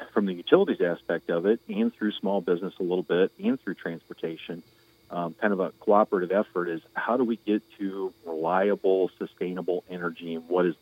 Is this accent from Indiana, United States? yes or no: yes; LaPorte, Indiana, United States; So I am a LaPorte native. Mm-hmm. I was born in LaPorte County, raised on a farm, was there until I was 17, 18 years old.